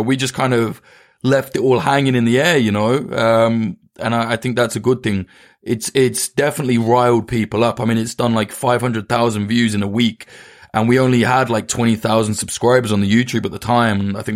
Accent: United Kingdom; as a Brit

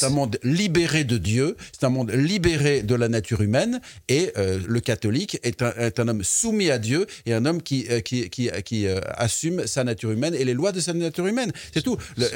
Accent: France

